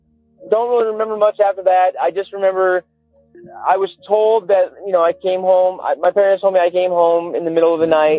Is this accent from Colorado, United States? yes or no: no; St. Helens, Oregon, United States; I'm from St. Helens, Oregon. Small town about 45 minutes outside of Portland, Oregon.